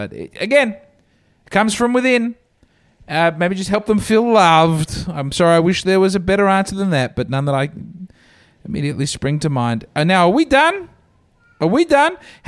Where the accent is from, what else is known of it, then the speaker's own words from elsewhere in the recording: Australia; I find that as an Australian